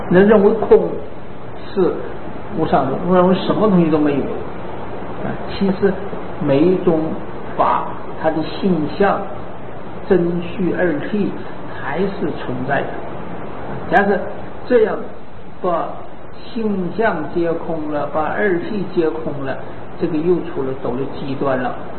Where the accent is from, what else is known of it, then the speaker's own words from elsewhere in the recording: China; 是我们中国人比较喜欢简单